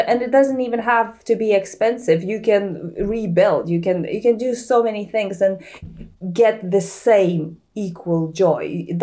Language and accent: English; Lithuania; Yes, and in Lithuania, we have deep winters with minus 30 degrees as well.